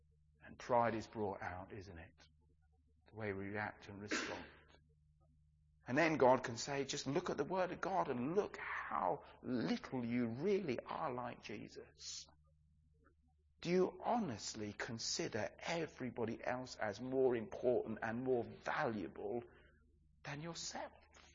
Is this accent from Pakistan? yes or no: no; England, United Kingdom; That would just be too much for us as English people. We're not too in tune with our emotions